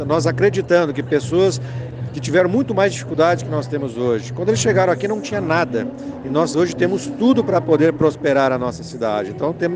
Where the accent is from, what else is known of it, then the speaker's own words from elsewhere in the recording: Cascavel, Paraná, Brazil; born there; Eu nasci em Cascavel, né? Eu sou nascido em Cascavel